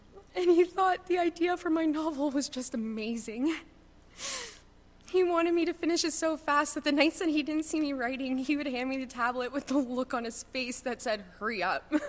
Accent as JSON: {"language": "English", "region": "Newfoundland and Labrador", "country": "Canada", "tie": "born or raised there", "said": "He knew how much I loved the ocean as I grew up in Newfoundland."}